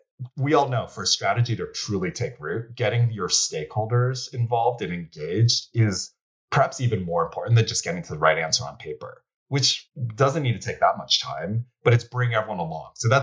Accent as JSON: {"language": "English", "country": "United States", "said": "And I say this as an American, we love to win and we love to dominate, and we don't innovate until we have to."}